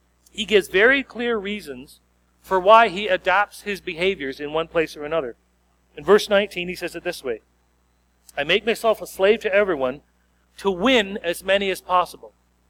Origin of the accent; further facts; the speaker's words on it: Strathroy, Ontario, Canada; I grew up in the Strathroy area. And so I went to school at SGCI in Strathroy